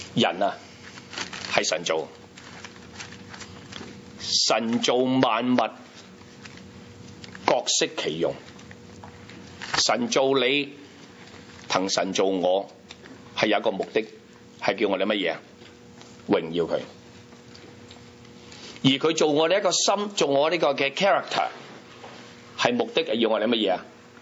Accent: Hong Kong; now in Canada; 我走咗由香港嚟到加拿大，有目的嘅。

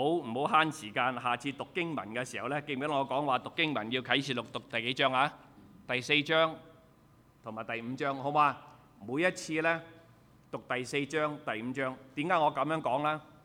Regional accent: Guangdong, China; 我們中國人、廣東人寫個詩歌出來

